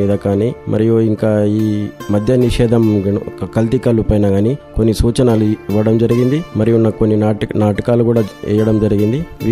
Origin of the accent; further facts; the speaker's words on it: Jalalpur, Telangana, India; మాది నిజామాబాద్ డిస్టిక్ వర్ణి మండల్ గ్రామం జలాల్పూర్.